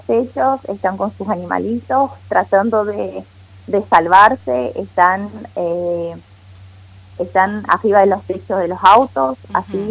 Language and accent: Spanish; Novo Hamburgo, Rio Grande do Sul, Brazil; Spanish is a second language; Yo soy oriunda de Novo Hamburgo, una de las ciudades planificadas.